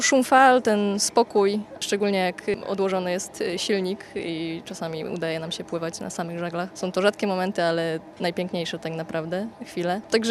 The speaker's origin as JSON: {"language": "Polish", "town": "Opole", "region": "Opole Voivodeship", "country": "Poland"}